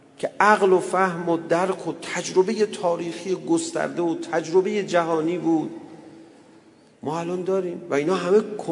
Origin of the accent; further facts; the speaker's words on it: Tehran, Tehran Province, Iran; من یادم بچگی تو همین تهران